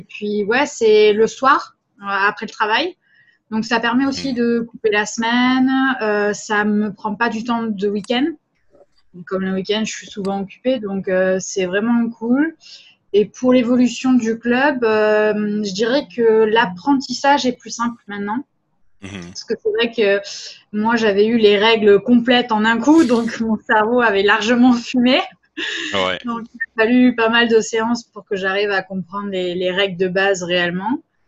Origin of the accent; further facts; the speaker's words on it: France; moved away as an adult; now in Montreal, Canada; Je venais d'arriver sur Montréal, parce que là-bas, je suis française